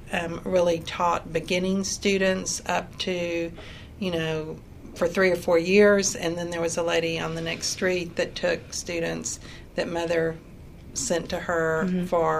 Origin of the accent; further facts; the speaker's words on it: Dallas, Texas, United States; born there; I was born in Dallas in 1949.